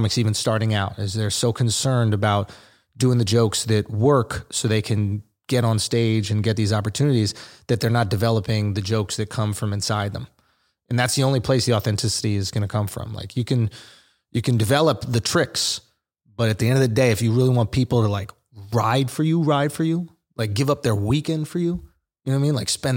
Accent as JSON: {"language": "English", "town": "New York City", "region": "New York", "country": "United States", "tie": "born or raised there", "said": "I not only had that 10 years, I grew up in New York City."}